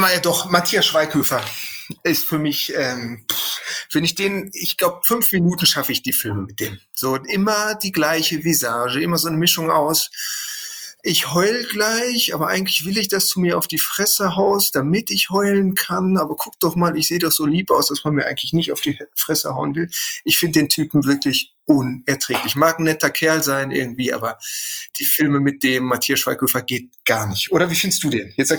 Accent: Bochum, North Rhine-Westphalia, Germany; Wir hatten in Bochum bei uns, ich komme aus dem Ruhrpott, ein Kino, das UCI-Kino.

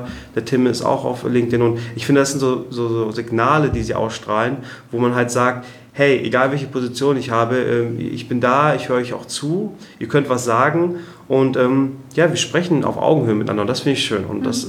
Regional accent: Kiel, Schleswig-Holstein, Germany; now in Bonn, Germany; in Hamburg, in Kiel, wo ich herkomme, hier in Bonn.

